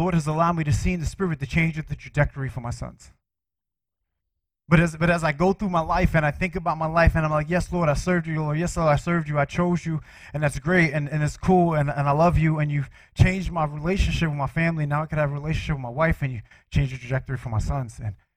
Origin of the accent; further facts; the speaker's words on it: Brooklyn, New York, United States; I grew up in Cypress Hills Projects in Brooklyn, New York.